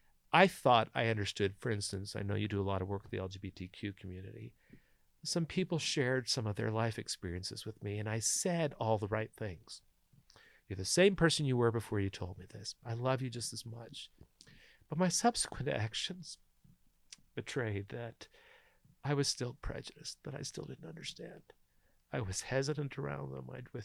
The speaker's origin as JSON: {"language": "English", "region": "Utah", "country": "United States", "said": "I'm sorry, I'm from Southern Utah, so my language is a little salty sometimes."}